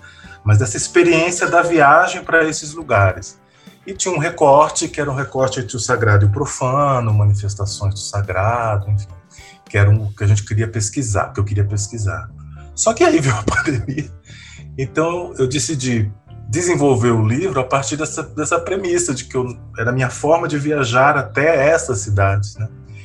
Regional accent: Recife, Pernambuco, Brazil; Recife, que é de onde eu sou, foi difícil escolher até, porque muita história armazenada, porque foi onde eu nasci, né?

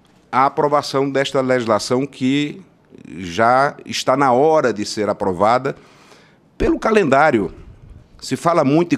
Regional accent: Brazil; eu sou brasileiro

